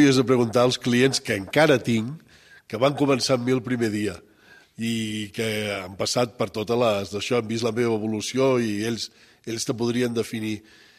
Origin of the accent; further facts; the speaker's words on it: Badalona, Catalonia, Spain; Sí que jo vinc de Badalona, però també haig d'aclarir que sóc fill de pagesos, dels darrers pagesos.